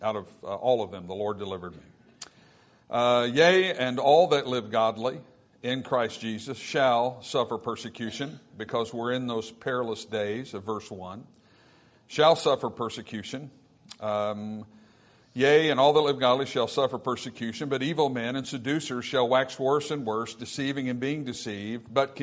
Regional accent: United States; As an American, it breaks my heart to see where our country is

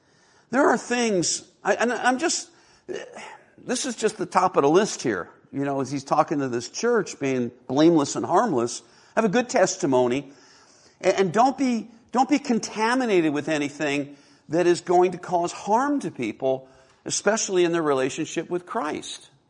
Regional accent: Delaware, United States; when we lived on the East Coast, I grew up in Delaware.

